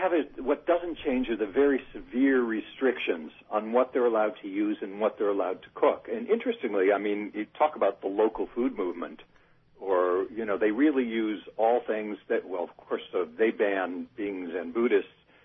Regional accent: Scranton, Pennsylvania, United States; I'm from, and I would rarely admit this on the air or even in public, I'm from Scranton, Pennsylvania.

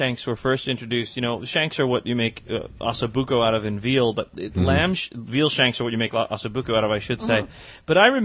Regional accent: Ireland; And we're Irish, so when we cook it, we cook it.

